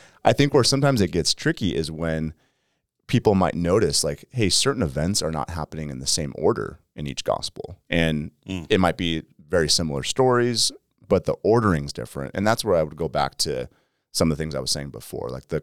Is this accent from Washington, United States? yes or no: yes; Lynden, Washington, United States; And it's because my hometown, Linden, no one knows where that is.